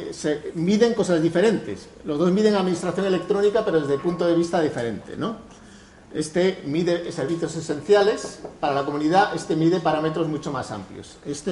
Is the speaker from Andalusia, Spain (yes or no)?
no; A Coruña, Galicia, Spain; born there; aunque tengo apellido catalán, yo nací en La Coruña. Son cosas del destino.